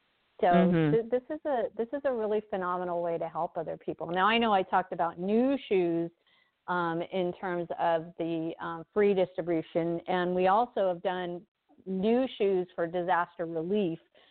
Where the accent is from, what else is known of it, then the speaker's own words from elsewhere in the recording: United States; I'm speaking as an American, you can't walk into a restaurant without a pair of shoes.